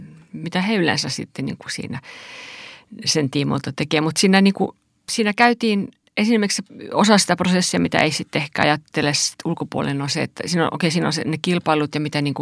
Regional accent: Kokkola, Central Ostrobothnia, Finland; also born or lived in Turku; Mä oon syntynyt Kokkolassa ja siellä asuin, kunnes sitten menin opiskelemaan Turkuun.

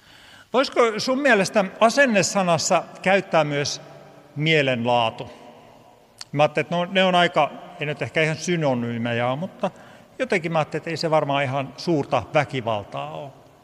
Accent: Vammala, Pirkanmaa, Finland; Ne oli ernomaiset, niin kuin meillä Vammalassa sanotaan.

